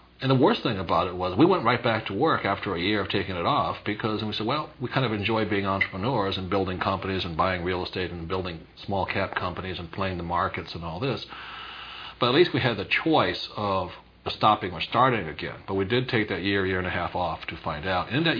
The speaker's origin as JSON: {"language": "English", "region": "Hawaii", "country": "United States", "tie": "born there", "said": "Well, some of you know I was born in Hawaii, a fourth generation Japanese American, and my father was the head of education in the state of Hawaii"}